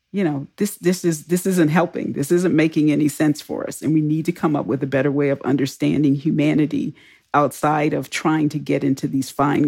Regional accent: Houston, Texas, United States; I grew up in Texas.

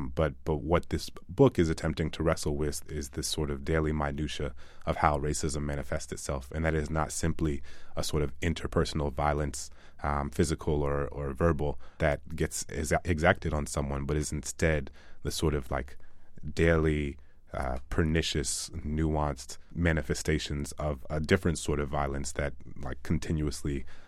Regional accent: New Orleans, Louisiana, United States; born or raised there

